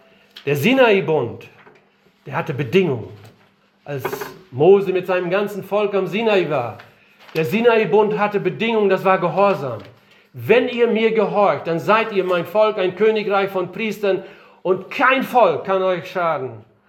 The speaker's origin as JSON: {"language": "German", "region": "Northern Germany", "country": "Germany", "said": "wir sind ja waschechte Norddeutsche, wir können kein Russisch."}